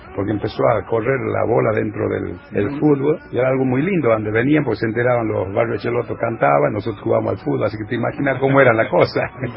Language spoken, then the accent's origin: Spanish; Tartagal, Salta, Argentina; yo soy hincha de Independiente de Tartagal porque jugué en Independiente de Tartagal en la cuarta, me tuve que venir a los 16 años a Salta.